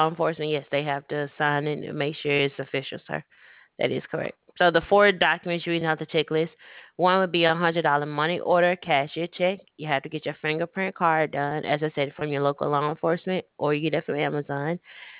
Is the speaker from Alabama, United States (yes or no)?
yes; Alabama, United States; Because I'm from Alabama, sir, but the headquarters, sir, you're applying for now is the Virginia State Concealed Carry Permit